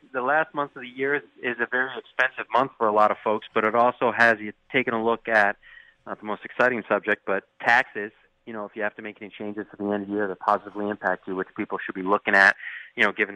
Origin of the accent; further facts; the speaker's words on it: Durham, Connecticut, United States; You know, I'm from Connecticut. I went to UConn, grew up in Durham.